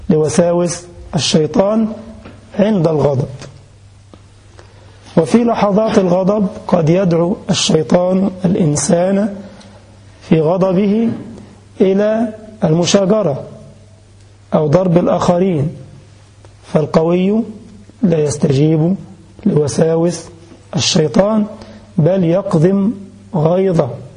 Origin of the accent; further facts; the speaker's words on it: Egypt; أذكر عندما كنت في بلدنا كان عندي محاضرة في محافظة أخرى